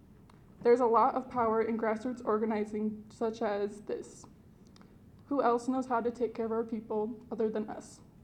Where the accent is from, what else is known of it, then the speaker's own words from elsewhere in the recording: Minneapolis, Minnesota, United States; I am 23 years old. I am from Prairie Island Indian Community, and I am from Southside, Minneapolis, which can come with some challenges.